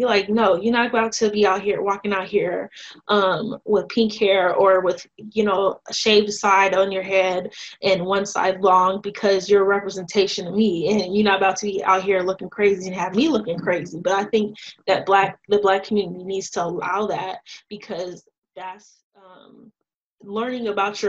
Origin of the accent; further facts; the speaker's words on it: Tucson, Arizona, United States; And living in Tucson and growing up in Tucson, there's just not a lot of, in that particular city, places where you can go to get your hair taken care